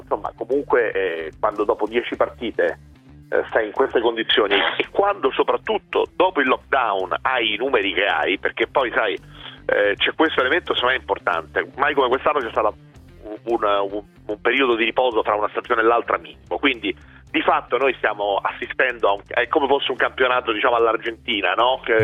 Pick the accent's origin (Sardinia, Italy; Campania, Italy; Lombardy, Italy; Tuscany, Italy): Lombardy, Italy; Milan; Io sono della Bovisa